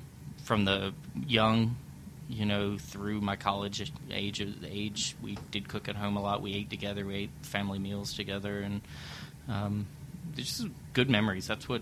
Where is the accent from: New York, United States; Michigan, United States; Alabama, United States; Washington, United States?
New York, United States; Roslyn; also born or lived in Jacksonville, Florida / Greenwood, South Carolina; now in South Carolina, United States; I was born in New York, lived, I believe, till around 1979 in Roslyn. So not the Roslyn of now, but the Roslyn of the past. Best bagels you could ever eat, and I do remember that. Then we moved to Jacksonville, Florida